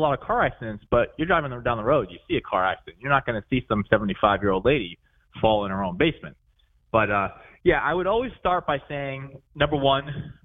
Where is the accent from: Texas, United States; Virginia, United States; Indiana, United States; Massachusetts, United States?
Massachusetts, United States; I grew up in Massachusetts, pretty much been here my whole life.